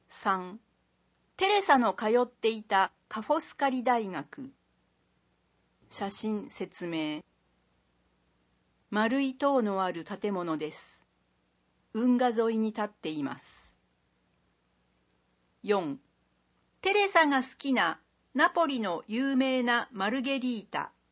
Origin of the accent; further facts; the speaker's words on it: Italy; Japanese is a second language; now in Iwakura, Japan; イタリアから来ました。22歳です。